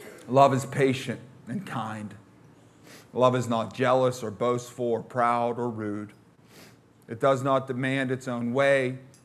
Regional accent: McKeesport, Pennsylvania, United States; I'm from McKeesport, it's just who I am, it's in me, okay?

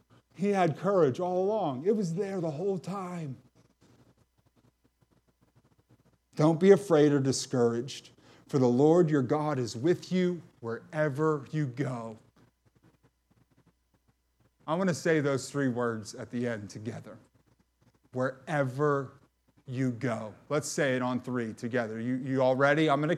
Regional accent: McKeesport, Pennsylvania, United States; Now, I grew up in McKeesport.

